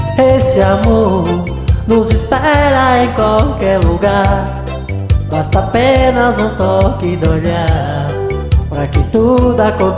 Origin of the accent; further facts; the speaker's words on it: Ana Dias, São Paulo, Brazil; aquele abraço à minha terra natal, Ana Dias, Alagoa, a galera que come água aí